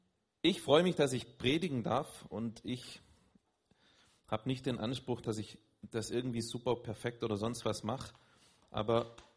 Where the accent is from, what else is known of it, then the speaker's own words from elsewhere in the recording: Böblingen, Baden-Württemberg, Germany; also born or lived in Spain; now in Schwäbisch Hall, Germany; Wir sind jetzt seit 5 Jahren etwa hier in Schwäbisch Hall. Davor waren wir mal in Spanien. Ursprünglich komme ich aus Böbling, Simona aus dem Schwarzwald.